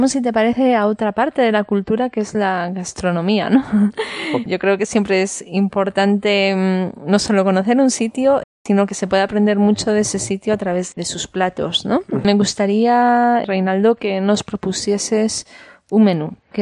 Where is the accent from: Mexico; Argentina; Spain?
Spain; Galicia; lo que le llamamos en mi tierra, en Galicia, la zorza